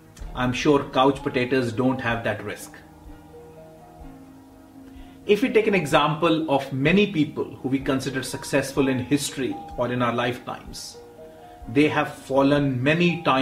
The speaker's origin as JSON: {"language": "English", "country": "India", "tie": "born or raised there", "said": "I remember when I was a young child growing up in India"}